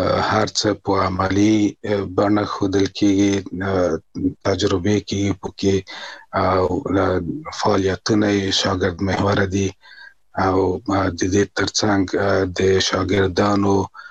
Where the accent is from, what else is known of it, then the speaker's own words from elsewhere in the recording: Kabul, Afghanistan; کابل کې زیږیدلی یم په ملالۍ زیږنتون کې د داود خان د کودتا نه څو میاشتې مخکې یعنی د 1950 کال په دلوه کې